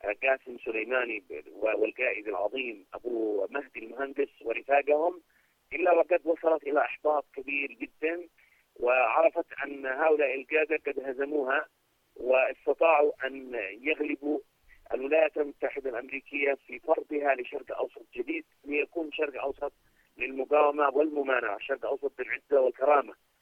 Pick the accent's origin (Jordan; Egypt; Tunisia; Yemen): Yemen; ونحن من اليمن، من يمن الإيمان والحكمة، من يمن الصمود